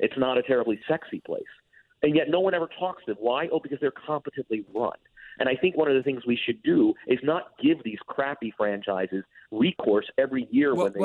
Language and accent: English; Atlanta, Georgia, United States; Hey, I grew up there. I was born and raised in Atlanta.